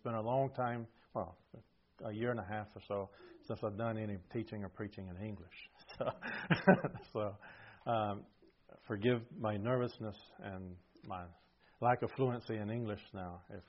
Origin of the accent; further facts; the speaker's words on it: Brent, Alabama, United States; moved away as an adult; also born or lived in Costa Rica / Colombia; And even though I grew up here in Bibb County in Brent, Alabama, they say I don't sound like that anymore. And that's perhaps because I spent most of my life in Costa Rica, between Colombia and Costa Rica. And so I left in 1989 when I was 23